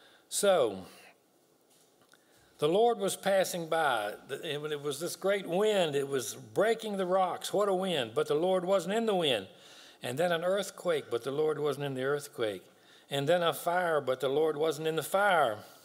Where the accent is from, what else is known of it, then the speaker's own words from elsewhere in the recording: Gladys, United States; also born or lived in Wisconsin; I grew up in Gladys, where my parents moved when I was a baby. Been there all my life except for 2 years. We moved to Wisconsin, and I worked for a farmer out there.